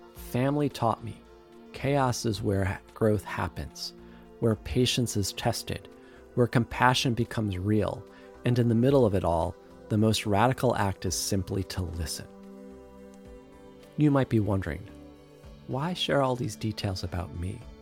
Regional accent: Geneva, New York, United States; born there; now in Philadelphia, United States; I was born in Geneva, New York, in the Finger Lakes, the land of the Haudenosaunee. From there, I moved a few times in the Finger Lakes.

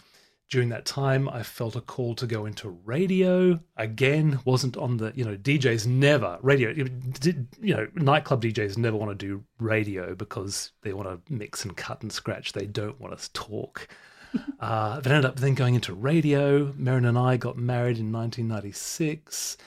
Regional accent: Brisbane, Queensland, Australia; accent: English; I've got an English accent, even though I was born in Brisbane. So I'm beaten up in the schoolyard for being a pommy, even though I was actually born in Australia.

